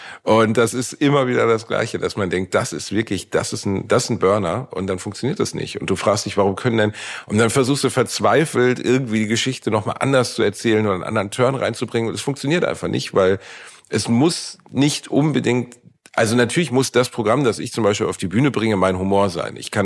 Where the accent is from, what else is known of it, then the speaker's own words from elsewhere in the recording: Gelsenkirchen, North Rhine-Westphalia, Germany; born there; Ich bin in Gelsenkirchen geboren, im tiefsten Ruhrpott, in Gelsenkirchen, Schalke.